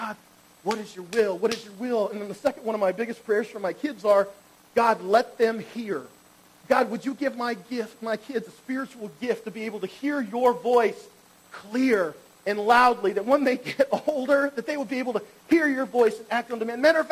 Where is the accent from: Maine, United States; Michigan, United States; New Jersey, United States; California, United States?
California, United States; So in the 80s, I grew up in Orange County, where there were skateboards.